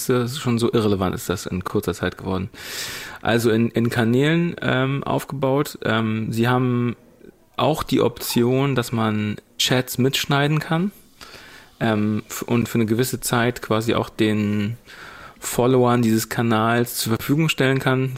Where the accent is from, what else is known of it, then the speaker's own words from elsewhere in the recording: Hamburg, Germany; wir sind ja auch beide aus Hamburg